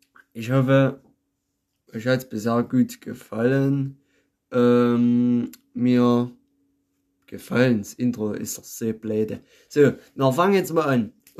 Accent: Zittau, Saxony, Germany; also ich bin persönlich ja noch ein bisschen weiter östlich Oberlausitzer Gebirge, weißt du hier, ne? Da komme ich daher aus Zittau.

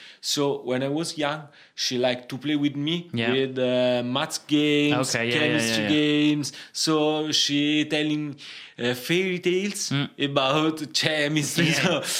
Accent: Lazio, Italy; English is a second language; now in Rome, Italy; I grew up in my city. In the same place? Yes. And I moved to, I live 45 minutes from Rome.

